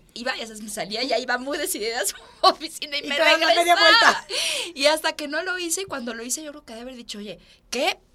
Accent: Mexico; Y yo, porque yo soy mexicana

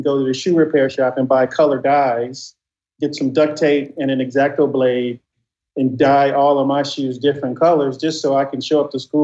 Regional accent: Inglewood, California, United States; My destiny, unfortunately, growing up in Inglewood in the 80s, was I had a higher probability of being in jail or dead.

